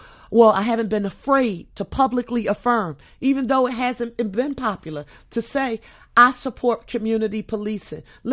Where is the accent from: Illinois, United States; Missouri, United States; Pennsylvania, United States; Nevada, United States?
Pennsylvania, United States; Philadelphia; the working class neighborhood that I grew up in on Penfield Street, West Oak Lane in Northwest Philadelphia